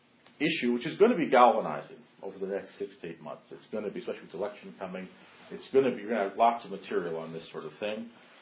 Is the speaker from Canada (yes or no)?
yes; Canada; I'm just from Canada. I'm trying to be nice to my friends here.